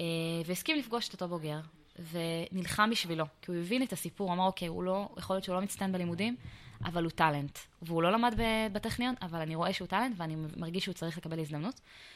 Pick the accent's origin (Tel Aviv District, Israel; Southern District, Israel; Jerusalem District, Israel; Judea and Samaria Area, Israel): Judea and Samaria Area, Israel; Elkana; also born or lived in Kinneret / Safed; האמת שאני גדלתי באלקנה, בשומרון, מי שמכיר.